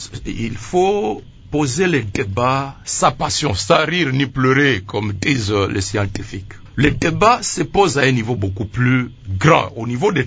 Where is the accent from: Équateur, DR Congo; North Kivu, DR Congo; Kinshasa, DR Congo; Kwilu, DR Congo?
North Kivu, DR Congo; Goma; Je viens de Goma